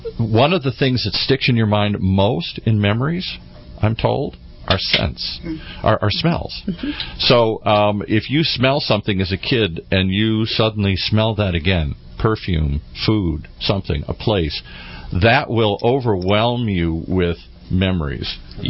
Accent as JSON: {"language": "English", "region": "Michigan", "country": "United States", "tie": "born or raised there", "said": "I grew up in Michigan. I've lost both of my parents several years ago."}